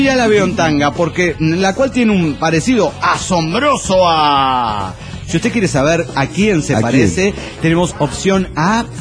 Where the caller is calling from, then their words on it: Chihuahua, Mexico; de Chihuahua, México